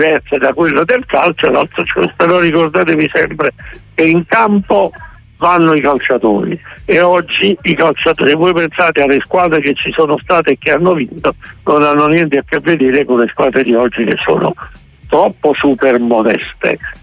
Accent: Nola, Campania, Italy; now in Naples, Italy; io non sono napoletano di nascita, sono nolano, ma sono, e sono fiero di essere nolano, ma sono 50 anni che sto a Napoli

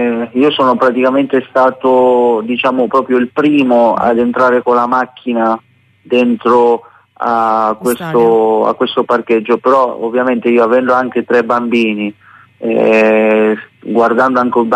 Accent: Milan, Lombardy, Italy; born there; No, non sono napoletano, sono nato a Milano.

